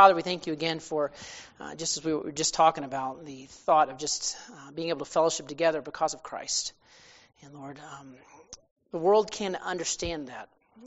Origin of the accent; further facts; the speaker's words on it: Alabama, United States; I grew up in Alabama, and it's way different out here. And we're all rednecks back there.